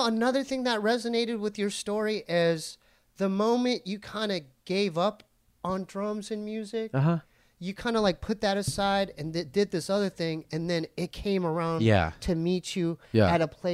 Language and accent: English; Arizona, United States; And I'm straight from Arizona, right?